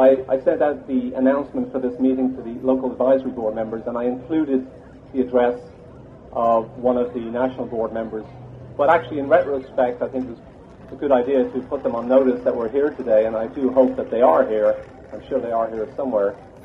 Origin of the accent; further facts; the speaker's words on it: New Jersey, United States; I'm from New Jersey. I teach in Rutgers University